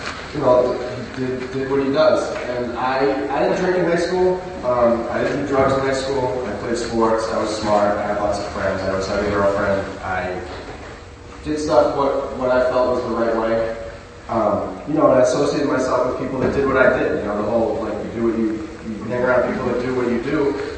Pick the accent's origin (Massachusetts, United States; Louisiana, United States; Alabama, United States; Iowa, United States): Massachusetts, United States; Hopkinton; I still live now in the house that I, you know, the first house I ever lived in. So I, growing up in Hopkins, you know, I knew all the same friends